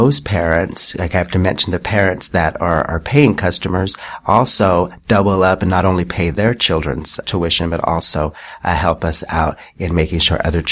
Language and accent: English; Utah, United States; Of course, I'm from Utah, and so my beginnings began there, of course.